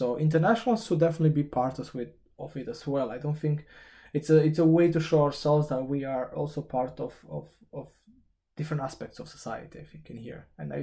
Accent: Romania; English is a second language; moved away as an adult; What I noticed in comparison with, let's just say, my home country, in terms of dentists is that the materials, the machines they have here, they're quite higher quality or next level than what I found in Romania, for example.

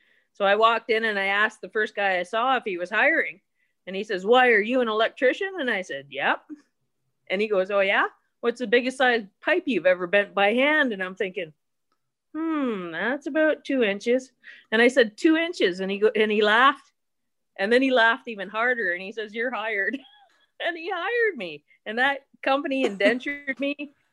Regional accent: East Coast, Canada; I'm from the East Coast, moved to Alberta in the 70s, a long time ago, and I've always been in the trades.

